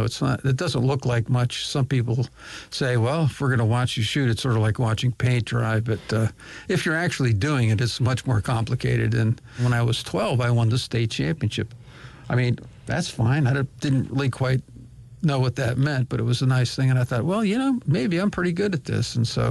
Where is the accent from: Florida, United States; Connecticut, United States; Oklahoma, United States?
Connecticut, United States; North Haven; I wouldn't say it was rural, but I grew up in North Haven, Connecticut.